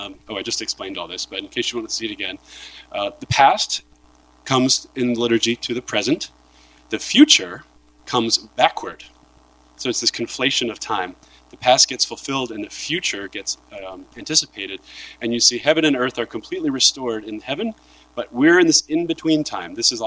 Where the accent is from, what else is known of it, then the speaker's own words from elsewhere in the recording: New York, United States; I'm from New York. You know, this is how we talk.